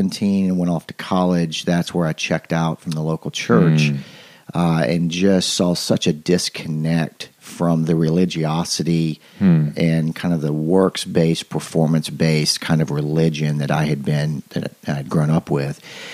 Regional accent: the South, United States; So I grew up in Bible Belt South. I was one of those kids that was in church every Sunday, regardless.

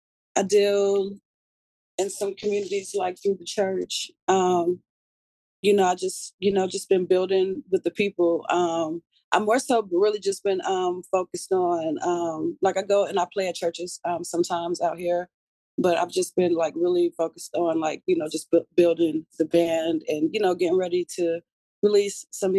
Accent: Atlanta, Georgia, United States; now in Portland, United States; I'm from Atlanta, Georgia.

